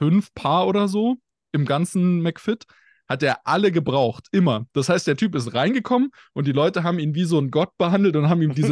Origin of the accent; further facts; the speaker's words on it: Zwickau, Saxony, Germany; Na gut, ich komme aus Zwickau, dementsprechend musste der 1,90 Meter mit Glatze sein.